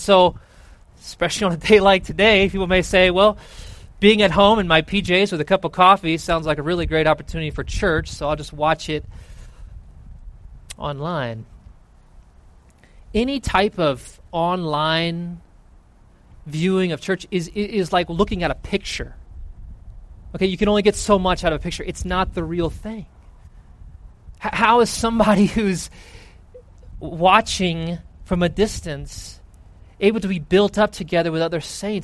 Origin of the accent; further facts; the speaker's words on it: the South, United States; I grew up in the South, and I don't know why they don't just translate it y'all.